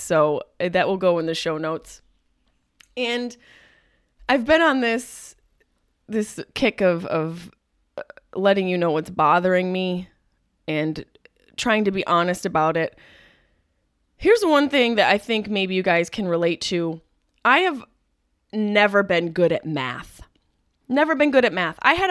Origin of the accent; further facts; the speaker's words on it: Syracuse, New York, United States; I'm from, Syracuse, you guys are like, okay, screw you. You don't know cold. Well, I know cold because I grew up on the East Coast. Technically upstate New York, but close to the East Coast.